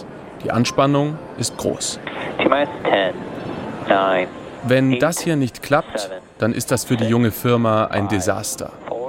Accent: Stuttgart, Baden-Württemberg, Germany; Ich bin kein gebürtiger Bayer, sondern in Stuttgart aufgewachsen. Da bauen sie zwar keine Trägerraketen, aber jede Menge Autos.

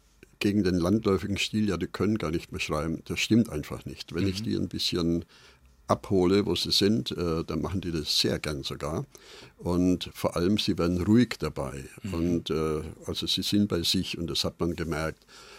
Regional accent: Aschfeld, Bavaria, Germany; Also geboren bin ich tatsächlich in Aschfeld. Das ist ein kleines Dorf im Landkreis Mönchspessart.

